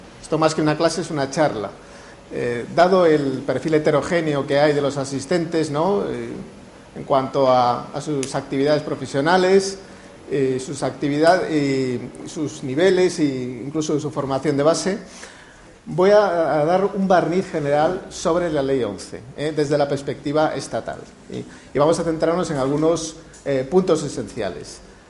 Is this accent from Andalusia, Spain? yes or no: no; A Coruña, Galicia, Spain; born there; aunque tengo apellido catalán, yo nací en La Coruña. Son cosas del destino.